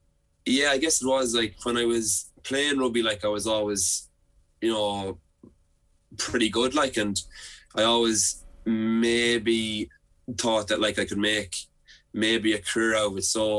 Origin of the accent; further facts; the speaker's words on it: Birr, Offaly, Ireland; Obviously, you know, like I'm from Birr